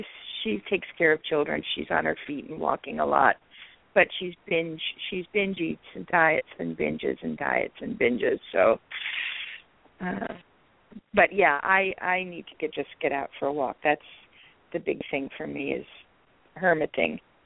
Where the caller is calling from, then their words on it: New York, United States; I'm calling from New York.